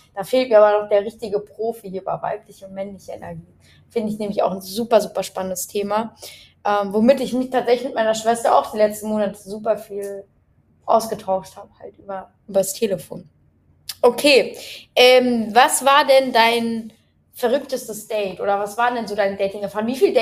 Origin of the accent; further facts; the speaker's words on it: Germany; Ja, ist auch am Anfang, gerade als Deutscher